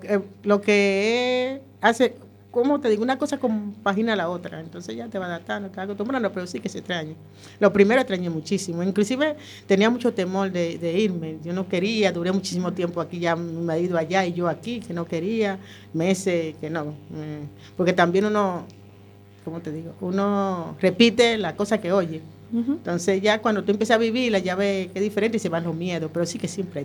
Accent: Santo Domingo, Distrito Nacional, Dominican Republic; moved away; Yo salí de Santo Domingo, entonces hay que seguir saliendo.

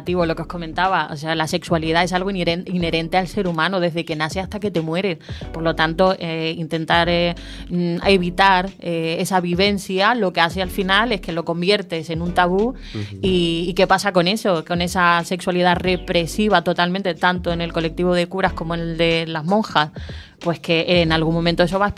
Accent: Chile; born there; Porque yo nací en Chile

